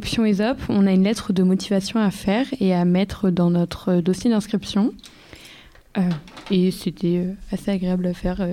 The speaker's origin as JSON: {"language": "French", "country": "France", "said": "nous, en tant que Français, on est peut-être surtout ciblés sur la presse française"}